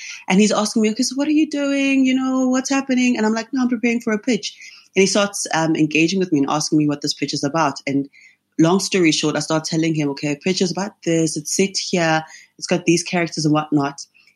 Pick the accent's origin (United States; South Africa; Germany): South Africa; I am a filmmaker from South Africa.